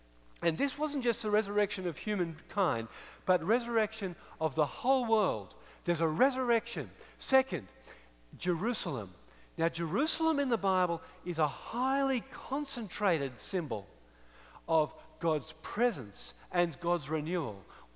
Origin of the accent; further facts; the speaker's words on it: Australia; I'm an Aussie, an Australian, and we have our cultural symbols in Australia.